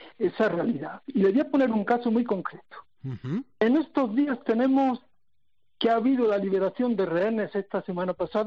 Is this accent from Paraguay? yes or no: no; Torrenueva, Andalusia, Spain; Yo soy, nací en Torrenueva, un pueblo Torrenueva Costa, al lado de Motril. Bueno, pues desde pequeño pues estábamos en la comunidad cristiana.